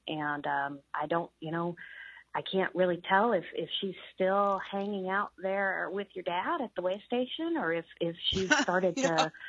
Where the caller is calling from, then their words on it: Seattle, Washington, United States; I'm calling from Seattle.